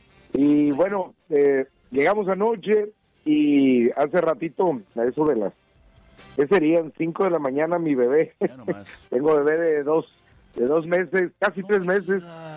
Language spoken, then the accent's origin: Spanish; Baja California Sur, Mexico; nosotros crecimos en Palmilla